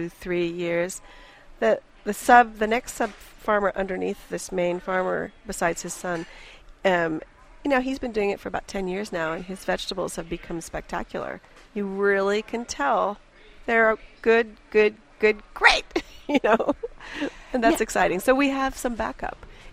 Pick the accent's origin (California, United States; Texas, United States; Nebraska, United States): California, United States; Atherton; Well, you know, I grew up in Atherton, but my parents were very beatniky.